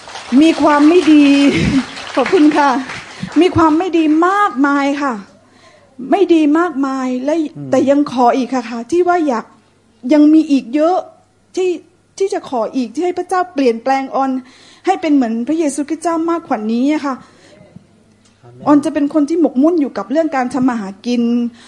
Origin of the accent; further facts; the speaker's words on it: Hat Yai, Songkhla, Thailand; สุดท้ายก็คือบ้านเกิดตัวเองหัดใหญ่นั่นแหละค่ะ